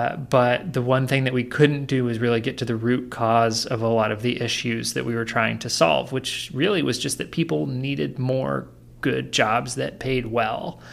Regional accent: Bedford, Texas, United States; I grew up in Bedford, which is right across the street, essentially, from Grapevine

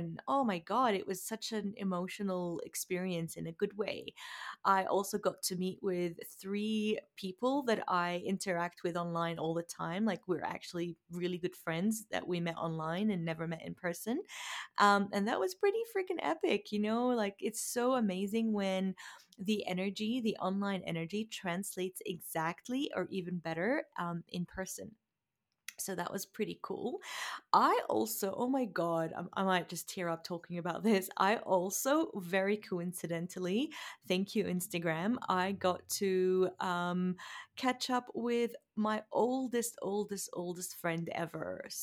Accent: Jordan; now in United States; I mean, I grew up in Jordan

